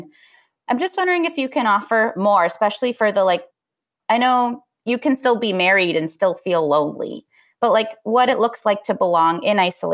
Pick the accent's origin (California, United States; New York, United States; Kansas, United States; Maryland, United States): California, United States; Los Angeles; I don't know if it's because I'm Jewish or because like my mom is an immigrant, or just I grew up in Los Angeles, which is not about belonging.